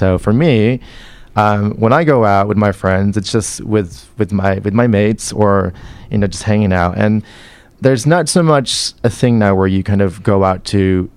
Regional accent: New York City, New York, United States; in my experience, I grew up in New York, so I've seen a lot of change.

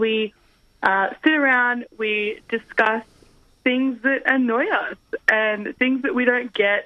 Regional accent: Lake Macquarie, New South Wales, Australia; Excuse me, I'm from Lake Macquarie.

